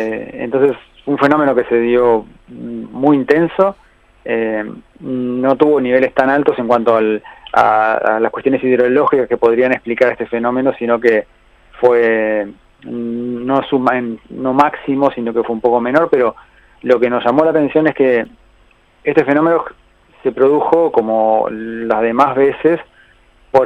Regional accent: Montevideo, Uruguay; Nosotros tuvimos, como montevideanos y también como los turistas que llegan al país

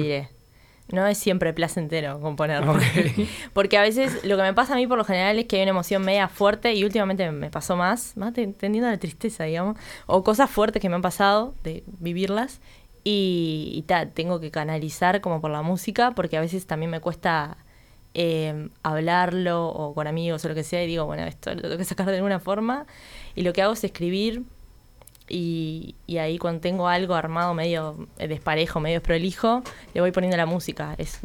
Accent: Las Piedras, Canelones, Uruguay; No, yo soy de Las Piedras.

